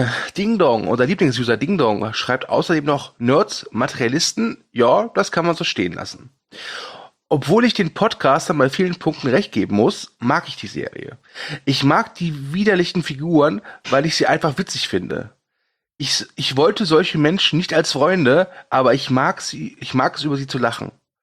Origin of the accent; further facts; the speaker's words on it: North Rhine-Westphalia, Germany; Aber ich komme aus dem Pott